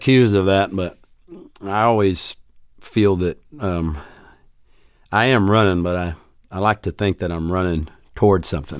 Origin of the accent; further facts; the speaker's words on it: San Benito, Texas, United States; I was born in the Rio Grande Valley, where the Rio Grande River comes out at the Gulf of Mexico, and in a small town of San Benito, Texas